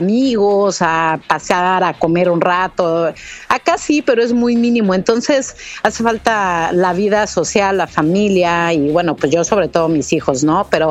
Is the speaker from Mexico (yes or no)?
yes; Pachuca, Hidalgo, Mexico; moved away as an adult; now in Canada; Soy de Pachuca, Hidalgo.